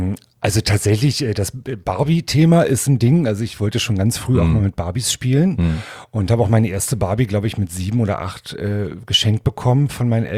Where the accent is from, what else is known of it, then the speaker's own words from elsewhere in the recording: Berlin, Germany; Ja, ich bin Berlinerin in Neukölln, geboren in Britz.